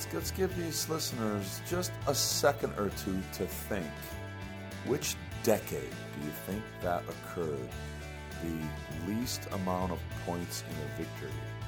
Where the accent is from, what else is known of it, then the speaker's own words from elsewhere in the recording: Milwaukee, Wisconsin, United States; It was like growing up in Milwaukee and after that first pristine snowfall